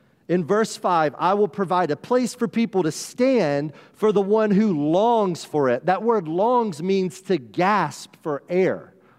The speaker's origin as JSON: {"language": "English", "region": "South Carolina", "country": "United States", "tie": "born or raised there", "said": "Like, I grew up in South Carolina, in and out of church."}